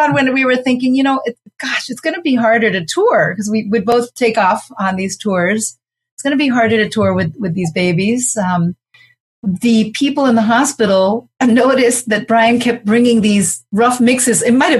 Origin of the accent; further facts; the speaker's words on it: Puerto Rico; now in Boston, United States; Well, I'm originally from Puerto Rico. My family is from New York, Puerto Rico, and Argentina. I came to Boston in 19, a long time ago, when I graduated from college